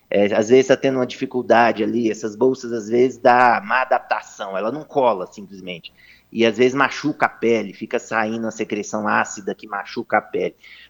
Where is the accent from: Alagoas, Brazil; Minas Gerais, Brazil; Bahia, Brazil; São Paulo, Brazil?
Minas Gerais, Brazil; Belo Horizonte; Aqui, eu sou de Minas Gerais, aqui em Belo Horizonte a gente tem um grupo muito forte